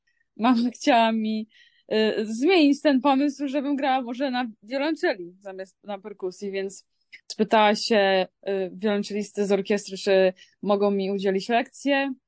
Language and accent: Polish; Białystok, Podlaskie Voivodeship, Poland; born there; urodziłam się w Białymstoku.